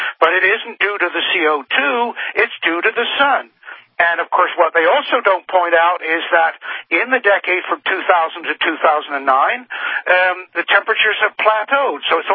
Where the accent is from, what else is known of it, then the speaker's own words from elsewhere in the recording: Canada; I know that as a Canadian. I hear it up here. And I know because I've got family in England